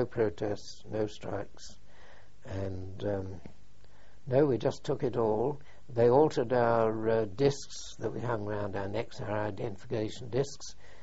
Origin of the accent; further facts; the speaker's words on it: London, United Kingdom; You know, I came from London, she came from London.